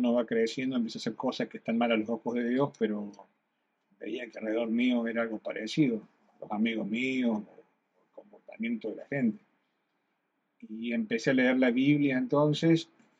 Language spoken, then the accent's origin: Spanish; Argentina; soy argentino.